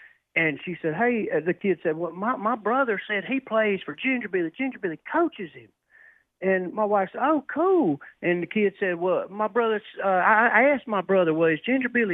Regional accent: South Carolina, United States; I'm like, dude, I'm from South Carolina.

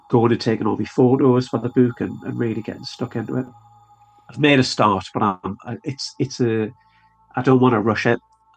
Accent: North East England, United Kingdom; born there; I was born in Northumberland and I live just outside of Northumberland now. It's a beautiful county. It's the most remote county in England as well.

